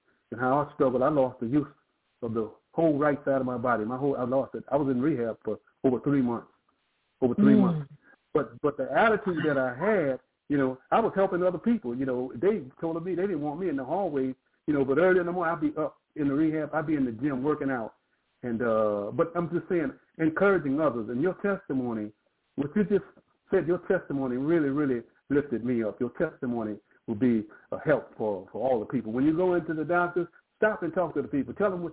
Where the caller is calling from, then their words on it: East Cleveland, Ohio, United States; I'm calling from East Cleveland, Ohio.